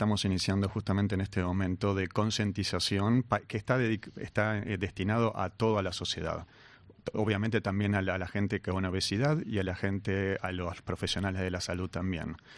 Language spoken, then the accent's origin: Spanish; Argentina; uno de los cuales es el en donde yo nací, soy argentino, capaz muchos notarán mi acento